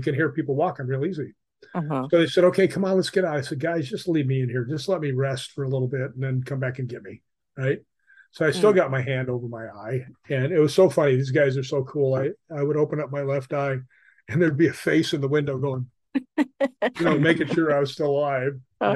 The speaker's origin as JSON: {"language": "English", "town": "Chicago", "region": "Illinois", "country": "United States", "tie": "born or raised there", "said": "I grew up in Chicago, and I'm like, ah, God, I love this, right?"}